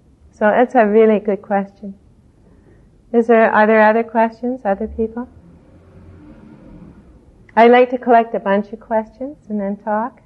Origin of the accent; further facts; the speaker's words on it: Canada; because I'm from Canada and we're a lot slower there.